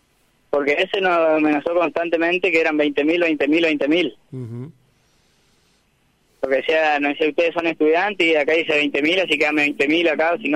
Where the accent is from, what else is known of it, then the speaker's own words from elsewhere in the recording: Lanteri, Santa Fe, Argentina; Somos de Lanteri.